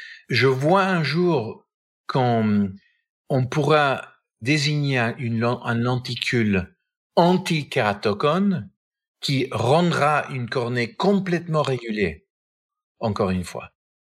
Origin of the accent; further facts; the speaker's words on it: United States; c'est les Américains, je suis Américain, c'est 10%